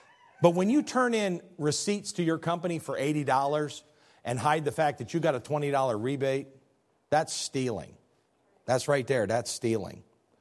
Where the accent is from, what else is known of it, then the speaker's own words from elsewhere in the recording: Midwest, United States; I was raised in the Midwest, and we would say this really cute little phrase.